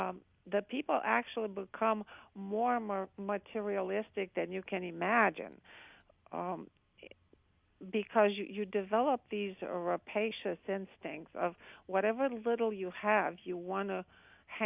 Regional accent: Romania; English is a second language; I remember growing up in southern Romania, which my hometown was heavily industrial. We had about 7 refineries.

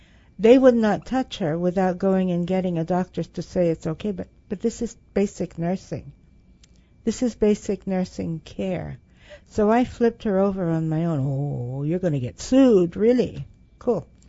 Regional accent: England, United Kingdom; moved away as an adult; now in United States; That was one of the hardest things I had to get used to when I came to the States from England, where I was a trained nurse, and when I got a job in America, we practiced cover your butt.

